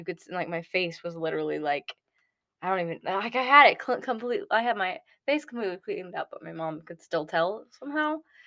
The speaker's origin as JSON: {"language": "English", "country": "United States", "said": "that we're not from Ireland. I am going to be there, and I'm going to live there eventually, sure. So, and we are part Irish. I'm not being one of those stupid Americans that claim"}